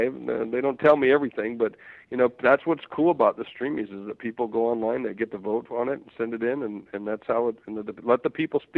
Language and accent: English; South Dakota, United States; I'm a guy from South Dakota, as you know, just a guy wearing cowboy boots